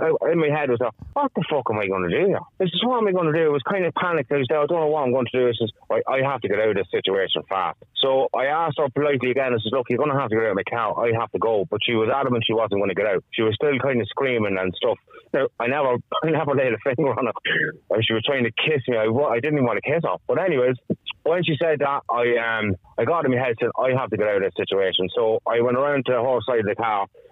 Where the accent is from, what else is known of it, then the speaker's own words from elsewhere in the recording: Navan, Leinster, Ireland; I'm from Navan.